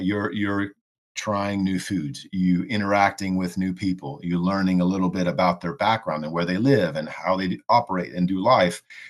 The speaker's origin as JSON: {"language": "English", "region": "Deep South", "country": "United States", "said": "And she's from the Pacific Northwest originally, and I'm from the Deep South."}